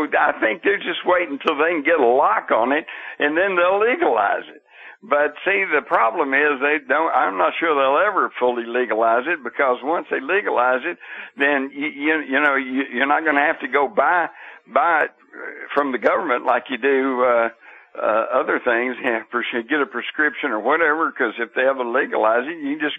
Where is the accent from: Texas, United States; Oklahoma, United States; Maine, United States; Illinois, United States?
Texas, United States; And I grew up here in Texas, you know, everybody had a gun.